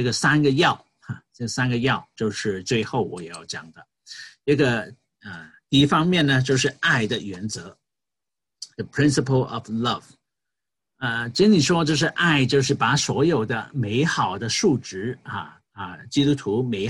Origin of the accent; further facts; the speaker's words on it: China; 所以呢，在我们我们中国人常常说有心你真的有心了